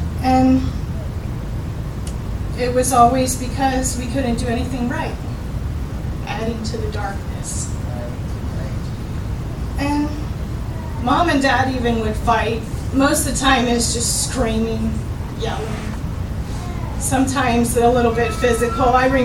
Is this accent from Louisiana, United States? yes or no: no; Toledo, Ohio, United States; also born or lived in Michigan; And so I'll start where I was born, Michigan, and I grew up in Toledo.